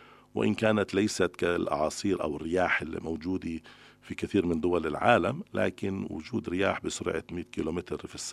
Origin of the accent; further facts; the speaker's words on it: Palestine; بعضها يتعلق فينا كفلسطينيين، إنه في عنا خطأ في إدارتنا